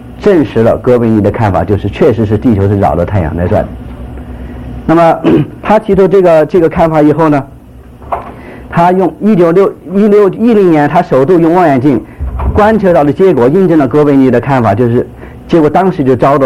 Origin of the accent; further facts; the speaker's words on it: China; 因为我是从大陆来的，